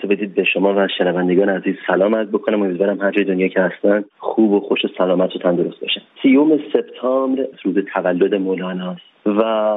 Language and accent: Persian; Iran; ولی ایرانی و هم وطن خودم رو اونجا ندیدم